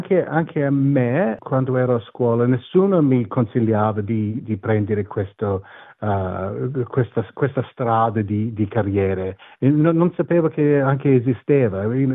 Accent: Australia; Sì, son nato qui, immagino che mio padre è anche nato qui, i miei bisnonni sono arrivati, erano quasi forse i primi dall'Italia che sono arrivati nel 1927

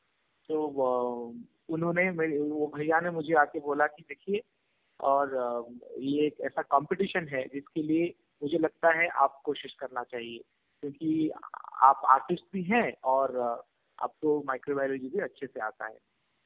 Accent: Odisha, India; now in Puttaparthi, India; मैं ओरिजिनली उड़ीसा का रहने वाला हूँ, लेकिन पिछले 13 साल से मैं Shri Sathya Sai institute of higher learning में हूँ, जो कि आंध्र प्रदेश में है, पुट्टपर्ती शहर में।

